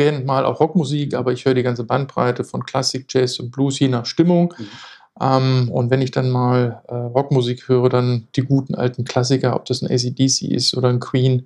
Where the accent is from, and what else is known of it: Lower Saxony, Germany; born there; now in Hamburg, Germany